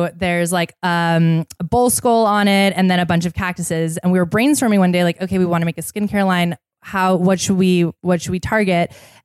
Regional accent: Seattle, Washington, United States; I mean, I grew up in Seattle.

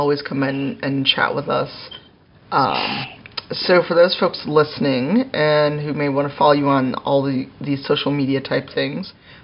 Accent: United States; But it could also be a cultural issue of what they see as strong is not what I, as an American black woman, would see as a strong character.

